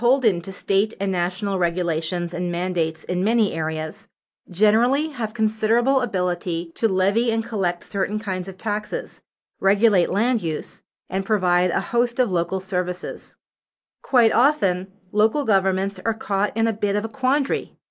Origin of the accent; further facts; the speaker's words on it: New Jersey, United States; There are 565 municipalities in my home state of New Jersey.